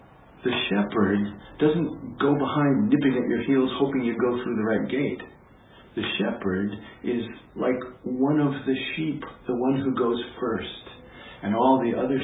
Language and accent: English; Montana, United States; growing up in Montana, I frequently would come upon cattle herders or sheep herders with their flocks.